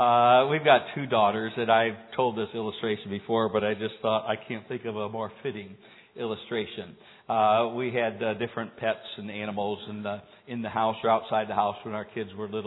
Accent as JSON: {"language": "English", "town": "Rochelle", "region": "Illinois", "country": "United States", "tie": "born or raised there", "said": "She lived actually halfway between here and where we grew up in Rochelle"}